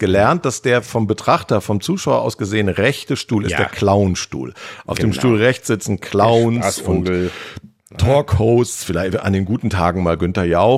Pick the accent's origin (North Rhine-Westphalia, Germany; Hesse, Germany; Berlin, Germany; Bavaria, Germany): Berlin, Germany; als Berliner, die Großstadt.